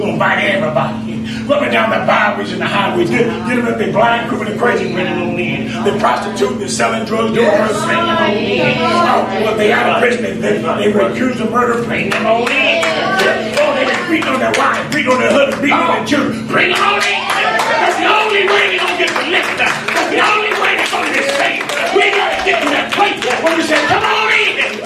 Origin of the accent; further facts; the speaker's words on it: Indianapolis, Indiana, United States; I'm from Indianapolis, you know.